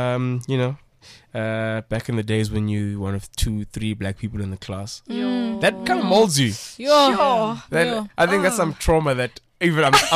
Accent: Durban, KwaZulu-Natal, South Africa; also born or lived in Mount Fletcher; I was born in Durban.

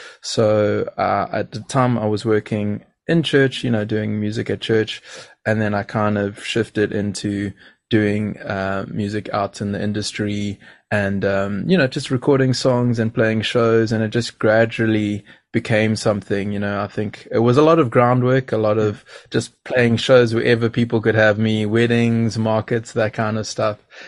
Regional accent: Durban, KwaZulu-Natal, South Africa; But growing up where I grew up in Durban.

